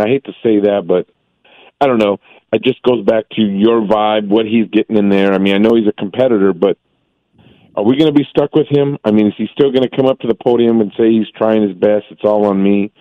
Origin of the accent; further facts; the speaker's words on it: California, United States; I am from the Central Valley. I'm a Fresno State supporter where he went